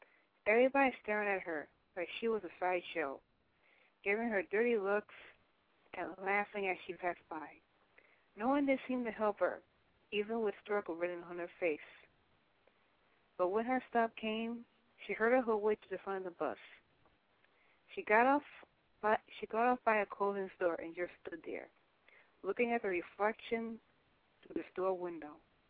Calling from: New York, United States; I'm calling from Lugan, New York.

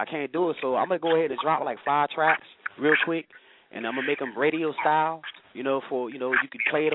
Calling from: Virginia, United States; I'm calling from Northern Virginia.

